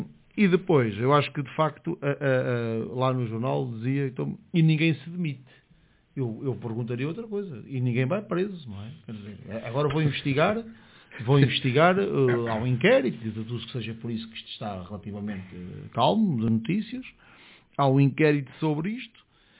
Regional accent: Portugal; Eu, como português, honestamente, eu preferia que isto não se soubesse.

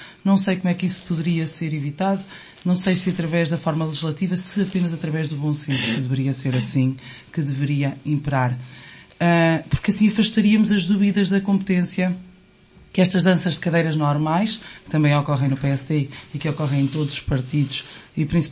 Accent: Aveiro, Portugal; enquanto aveirense, temos que ficar todos felizes

